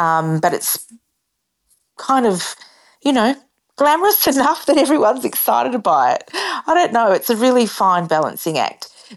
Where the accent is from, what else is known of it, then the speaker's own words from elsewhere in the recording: Yarrawonga, Victoria, Australia; also born or lived in Queensland; I am from Yarrawonga is where I am. So I'm not quite the High Country. I'm down on the flatlands, but still northeast Victoria. I just came to be here because I lived in Queensland for 16 years